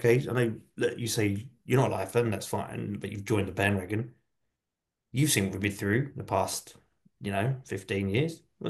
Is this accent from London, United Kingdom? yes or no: yes; London, United Kingdom; I'm not from South London, I'm from Northeast London.